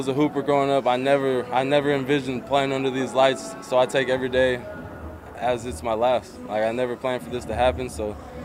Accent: Pacific Northwest, United States; I'm from the Northwest

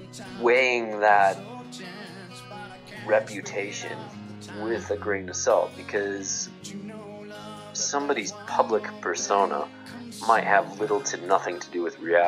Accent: St. Louis, Missouri, United States; I mean, I'm from St. Louis, you know, where their biggest riot occurred.

